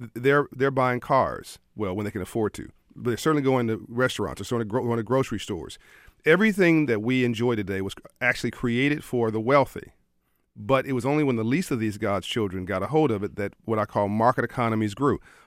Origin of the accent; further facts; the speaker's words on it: Compton, California, United States; I grew up in Compton, California, in South Central LA.